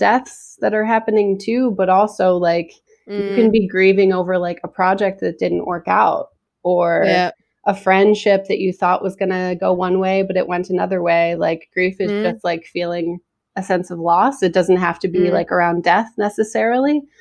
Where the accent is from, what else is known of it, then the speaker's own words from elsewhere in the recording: Farmington, New York, United States; So I'm from right outside of Rochester, New York, but I've been in upstate New York my whole life. I was raised in like a very rural, actually the town that I'm from is called Farmington.